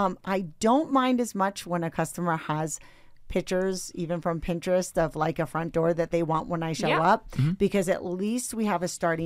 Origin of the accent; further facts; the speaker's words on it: Pennsylvania, United States; I'm from Pennsylvania.